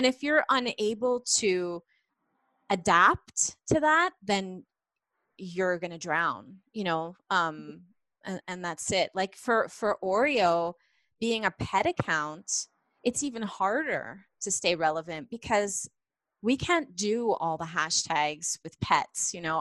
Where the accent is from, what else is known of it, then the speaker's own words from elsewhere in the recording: Canada; Like for me, I'm Canadian, right?